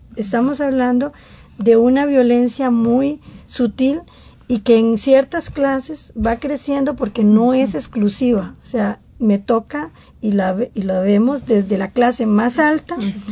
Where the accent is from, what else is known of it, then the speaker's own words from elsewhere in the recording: Costa Rica; como costarricense me cuesta imaginarme la palabra guerra